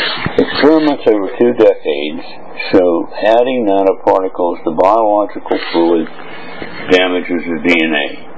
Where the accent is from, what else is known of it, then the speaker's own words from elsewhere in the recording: United States; now in Hong Kong; I'm an American living in Hong Kong and Berlin.